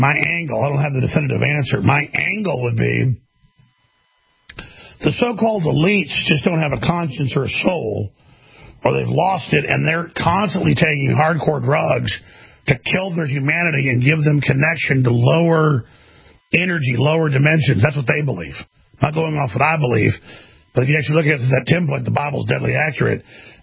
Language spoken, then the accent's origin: English; Texas, United States; You know, I'm from Texas, kind of Southern.